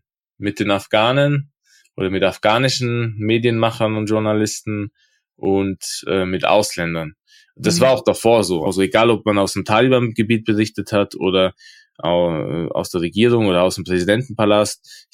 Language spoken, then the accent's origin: German; Innsbruck, Tyrol, Austria; also ich bin ja aus Innsbruck